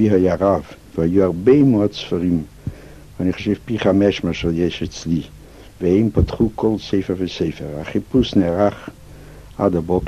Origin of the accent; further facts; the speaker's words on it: Pryluky, Chernihiv Oblast, Ukraine; also born or lived in Lithuania; now in Israel; באוקראינה נבחר אבי כרב בעיר פרילוקי, פלח פולטבה. בעיר זו התגוררתי מ-1915 עד עלייתי ארצה, שם אני גמרתי בית ספר התיכון